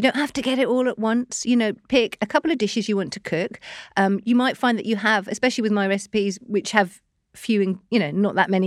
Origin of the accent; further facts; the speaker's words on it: Qatar; I was brought up in the Middle East. So I lived there till I was 8. So again, my first meals out were Indian meals because there's a really big Indian community in Qatar where we live.